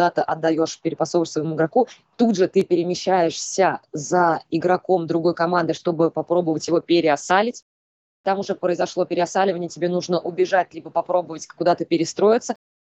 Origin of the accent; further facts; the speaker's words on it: Ufa, Bashkortostan, Russia; now in Saint Petersburg, Russia; Ну, получается, просто я из Уфы выбрала, что я поняла для себя, что я бы хотела переехать либо в Краснодарский край, либо в Санкт-Петербург. Съездив туда и туда, посмотрела, я поняла, что я хочу жить все-таки в Санкт-Петербурге.